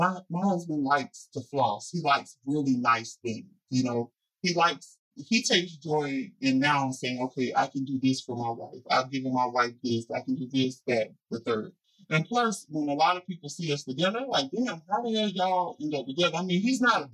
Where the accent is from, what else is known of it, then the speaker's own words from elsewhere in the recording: New Jersey, United States; moved away; And here I am coming from Jersey. When I moved down here, city life made me country boy.